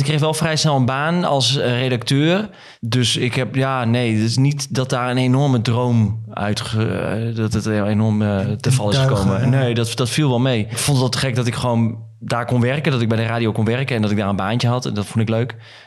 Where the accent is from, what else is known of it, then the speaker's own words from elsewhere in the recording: Emmen, Drenthe, Netherlands; moved away as an adult; Ik kwam inderdaad uit Emmen en 23 ging naar Hilversum. Daar ging ik wonen, ook om daar te kunnen werken.